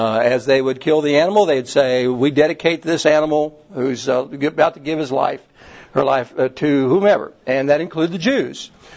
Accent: the South, United States; All of us have learned growing up in the South that you do that you care for people.

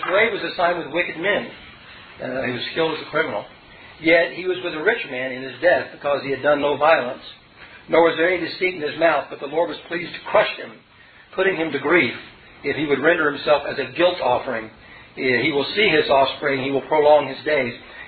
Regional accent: Louisville, Kentucky, United States; I come from Louisville, Kentucky, and Muhammad Ali used to say, I'm pretty.

